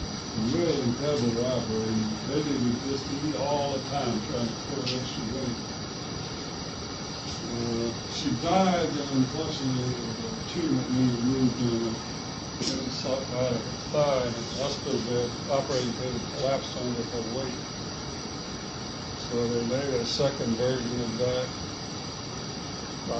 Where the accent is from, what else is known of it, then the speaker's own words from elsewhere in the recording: the South, United States; growing up in the South as I did at that time